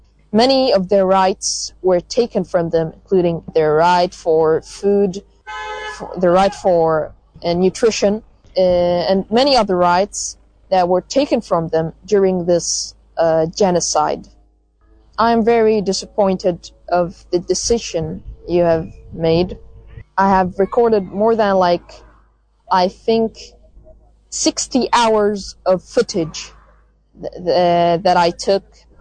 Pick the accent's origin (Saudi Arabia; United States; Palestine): Palestine; Gaza, Gaza Strip; English is a second language; I'm from Gaza, Palestine